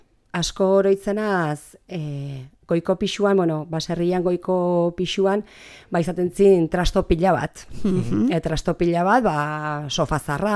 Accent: Lezo, Basque Country, Spain; nik nire haurtzaroa eramaten hau, batez ere kokatzen dut etxean, Lezotin

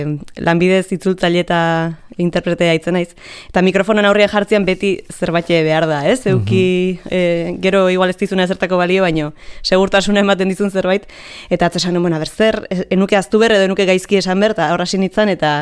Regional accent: Lezo, Basque Country, Spain; Lezoarra naiz, sortzez, eta 1988an jaio nintzen.

